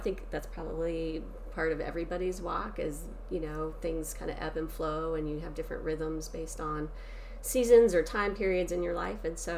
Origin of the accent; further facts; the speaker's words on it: Ohio, United States; I grew up in Ohio, so just a lot of like nitty gritty ways